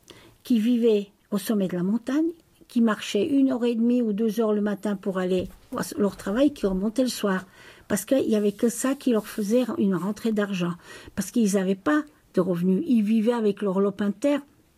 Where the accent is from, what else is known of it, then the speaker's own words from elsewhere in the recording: Auvergne-Rhône-Alpes, France; C'est souvent les villages ici, chez nous, en Maurienne.